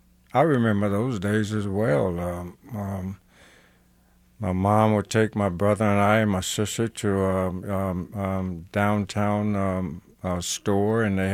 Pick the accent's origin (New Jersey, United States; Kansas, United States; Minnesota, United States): Kansas, United States; Kansas City; Well, I grew up in Kansas City, Kansas, in a Christian home.